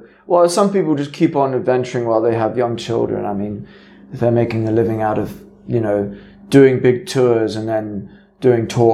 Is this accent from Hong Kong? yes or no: yes; Hong Kong; I'm half Scottish, half Kiwi.